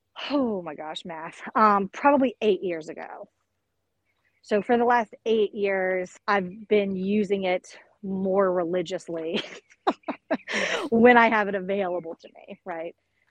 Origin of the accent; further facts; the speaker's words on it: the South, United States; So I'm from the South, and I think he maybe was from South Louisiana too, but at the time we were both in Mississippi.